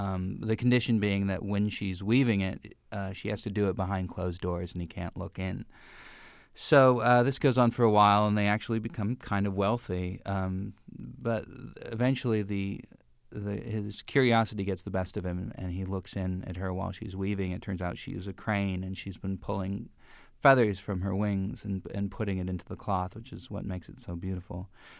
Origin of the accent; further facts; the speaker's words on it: Helena, Montana, United States; No, I grew up in Helena, Montana. So the popular kids in schools were typically, football players and, sons and daughters of ranchers